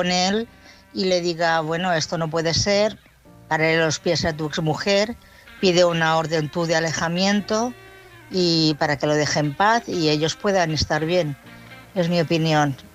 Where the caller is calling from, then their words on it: Barcelona, Catalonia, Spain; de Barcelona.